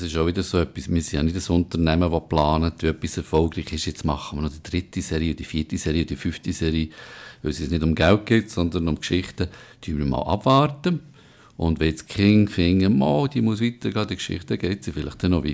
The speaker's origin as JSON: {"language": "German", "region": "Bern", "country": "Switzerland", "said": "Als erster Berner überhaupt"}